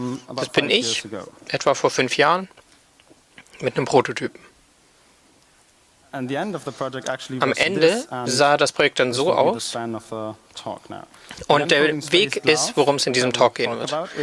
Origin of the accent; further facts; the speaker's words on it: Cologne, North Rhine-Westphalia, Germany; Ich bin aus Köln.